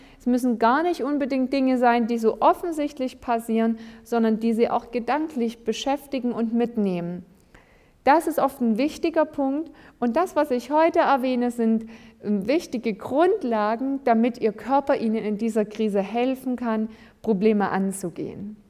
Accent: Waren, Mecklenburg-Vorpommern, Germany; in Waren, wo ich herkomme, mache ich auch monatlich einen Kochtreff

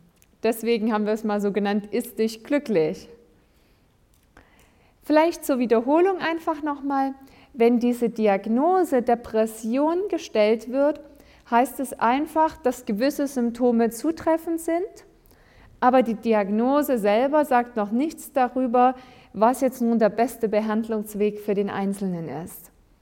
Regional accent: Waren, Mecklenburg-Vorpommern, Germany; in Waren, wo ich herkomme, mache ich auch monatlich einen Kochtreff

